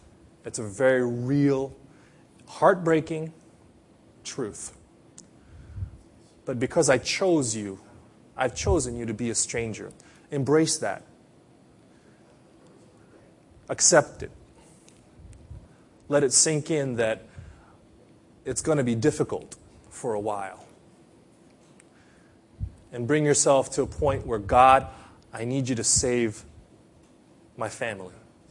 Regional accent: Philippines; now in Japan; I'm Filipino. I have an Asian look about me. I get mistaken as Japanese all the time.

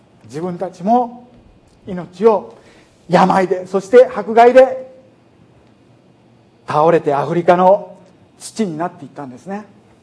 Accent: Philippines; accent: Kansai; フィリピンで育ってますけど、関西弁と英語のバイリンガルなんですね。

